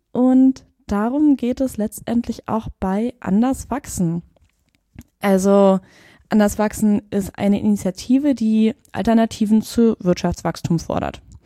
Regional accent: Berlin, Germany; Ich komme aus Berlin. Ich habe Theologie studiert in Tübingen und Hamburg

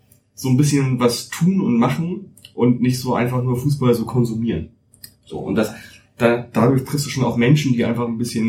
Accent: Hamburg, Germany; Ich bin ja auch in Hamburg groß geworden, mehr oder weniger

